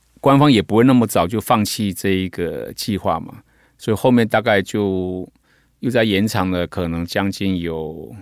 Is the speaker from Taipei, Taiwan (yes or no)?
no; Meinong, Kaohsiung, Taiwan; 我们回去美浓的时候，美浓的农业人口普遍的年龄层大概都已经是60岁以上了